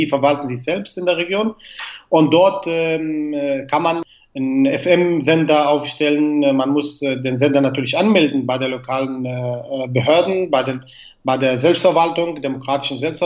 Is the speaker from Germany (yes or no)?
no; Amuda, Al-Hasakah Governorate, Syria; moved away; in Syrien, in meiner Heimatstadt, in Amuda, die ich bis zu dem Datum 2011 seit 1990 nicht besuchen durfte. Also 23 Jahre später konnte ich erst in meine Heimatstadt zurückkehren